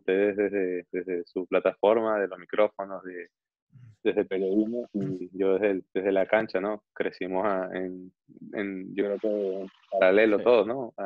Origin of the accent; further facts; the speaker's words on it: Venezuela; yo nací en Venezuela, yo estudiaba en el Villanueva, jugaba en el Fray Luis, agarraba mi buseta, comía perro caliente. Yo soy venezolano